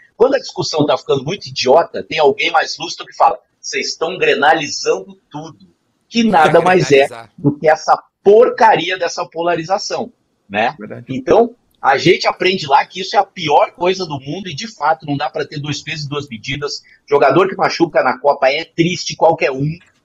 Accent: Rio Grande do Sul, Brazil; Eu e o Duda, como a gente é lá do Rio Grande do Sul, a gente cresce com a polarização na nossa cabeça

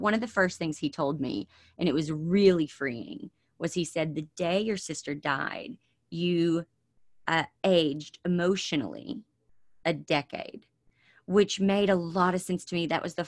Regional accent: the South, United States; And growing up in the South, it was expected that I would graduate high school and I would go straight to college

